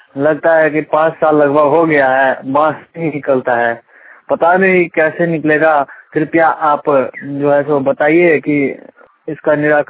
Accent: Navkarhi, Bihar, India; मैं नवकरही गांव का रहने वाला हूँ, डिस्ट्रिक्ट मधुबनी और बेनीपट्टी प्रखंड के अंतर्गत से बोल रहा हूँ।

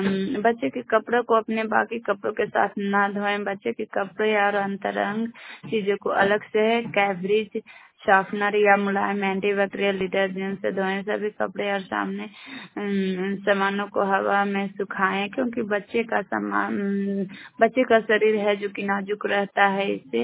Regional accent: Bihar, India; और मैं नारदीगंज प्रखंड से बिलोंग करती हूँ और मेरा जिला नवादा पड़ता है।

